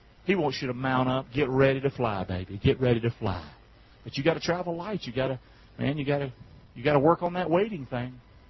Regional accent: North Carolina, United States; We always hated South Carolina. I'm from North Carolina.

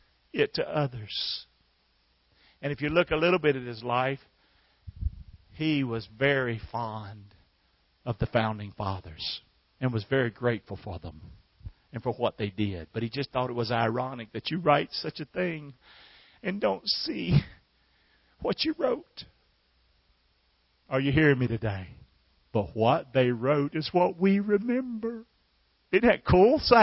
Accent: Rockingham, North Carolina, United States; And I'm from Rockingham, North Carolina, deep south.

